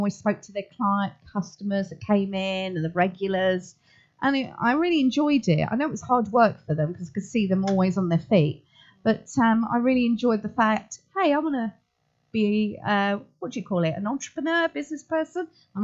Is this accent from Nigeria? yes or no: no; London, United Kingdom; so I'm here via my accent, I'm a Southeast Londoner